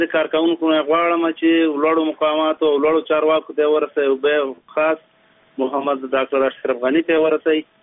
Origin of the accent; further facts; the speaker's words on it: Kunar, Afghanistan; زه د کونړ نه یو قومي مشر د انګام له سوالای نه خبرې کوم.